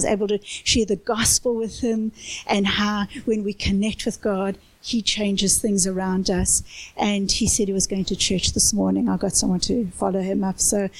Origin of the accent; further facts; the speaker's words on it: Cape Town, Western Cape, South Africa; now in Durban, South Africa; oh, we're from Cape Town and we've relocated to Durban.